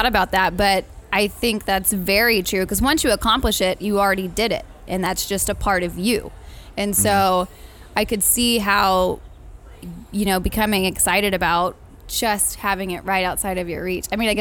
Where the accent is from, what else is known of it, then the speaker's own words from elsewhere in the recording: Corpus Christi, Texas, United States; I grew up in Corpus Christi, Texas. So I grew up surfing there. And then I moved to Austin and was on the lake all the time.